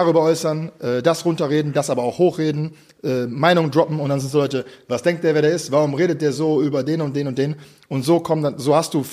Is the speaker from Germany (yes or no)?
yes; Düsseldorf, North Rhine-Westphalia, Germany; now in Berlin, Germany; Also, ich bin aus Düsseldorf, kurz zu meiner Legacy. Ich bin aus Düsseldorf gekommen.